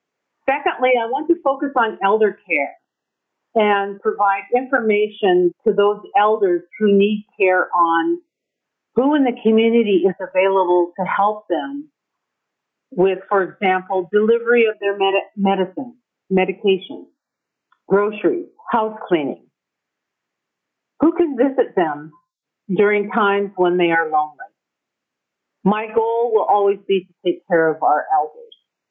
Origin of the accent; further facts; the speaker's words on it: Wrangell, Alaska, United States; I was born and raised in Wrangell in 1958 and have made Wrangell my home since that time.